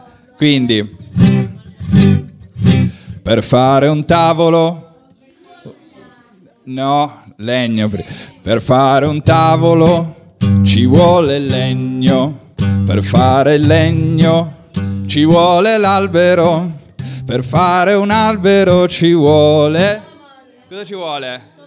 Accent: Turin, Piedmont, Italy; now in Cuneo, Italy; Io sono di Torino, ma vivo a Cuneo in questo momento.

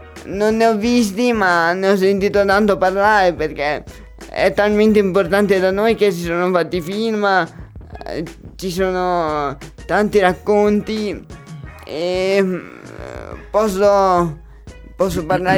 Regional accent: Brazil; parto io con il mio paese dandovi qualche consiglio su come comportarvi lì

